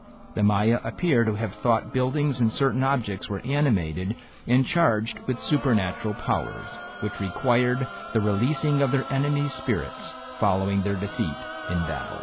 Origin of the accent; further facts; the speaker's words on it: Massachusetts, United States; I grew up in Massachusetts, and my family and extended family had Kennedy plates and pictures on the wall and everything else.